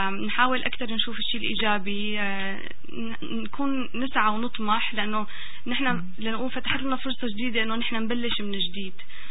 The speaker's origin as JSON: {"language": "Arabic", "country": "Syria"}